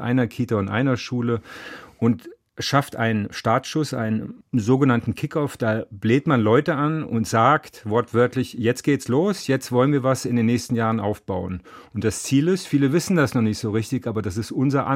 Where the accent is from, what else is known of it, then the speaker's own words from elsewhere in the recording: Marburg, Hesse, Germany; Beispielsweise in meinem Heimatort Marburg